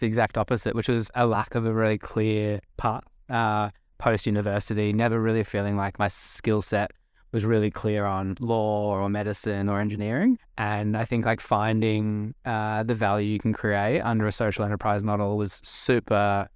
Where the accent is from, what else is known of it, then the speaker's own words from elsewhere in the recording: Australia; accent: Australian; So I originally, back in Australia, as I'm sure you can tell from my subtle accent, started an organization called For Change Co.